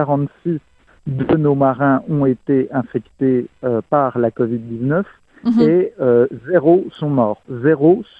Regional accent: France; en tant que Français, j'étais très heureux de parler avec mes compatriotes de cœur québécois.

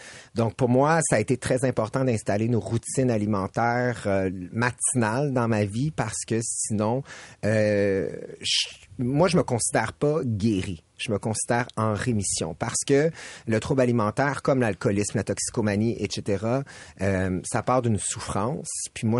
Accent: Saint-Jean-sur-Richelieu, Quebec, Canada; Je viens de Saint-Jean-sur-Richelieu. J'ai 41 ans.

